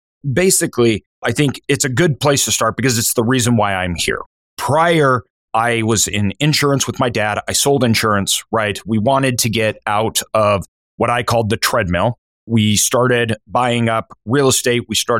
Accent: Idaho, United States; Now I'm from Idaho. So being there in California, it's usually the opposite.

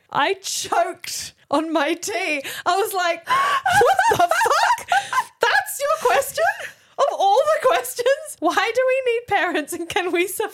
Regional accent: Thailand; And I grew up in Thailand and he was on primetime TV.

